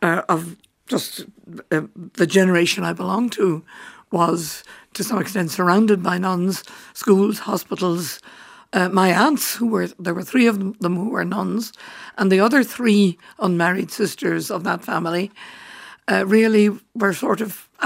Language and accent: English; Cork, Munster, Ireland; I grew up in Cork